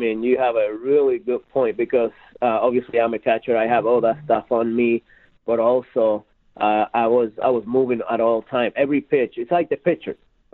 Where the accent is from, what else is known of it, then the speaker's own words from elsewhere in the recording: Puerto Rico; I came from Puerto Rico and it was it's not cold at all over there.